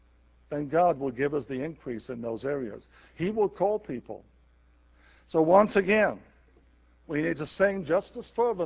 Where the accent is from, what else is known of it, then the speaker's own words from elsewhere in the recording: England, United Kingdom; And in England, you know, right now there's a recession on, and the average income where I come from is about $16,000 a year